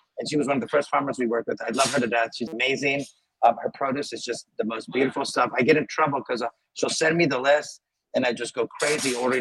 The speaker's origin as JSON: {"language": "English", "country": "Venezuela", "tie": "born or raised there", "lives_now": "United States", "said": "I grew up in Venezuela. And so we used to get a lot of super fresh produce and vegetables."}